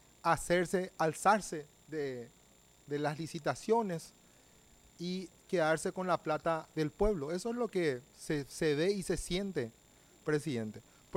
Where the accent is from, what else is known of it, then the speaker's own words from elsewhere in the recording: Paraguay; qué bueno que somos los paraguayos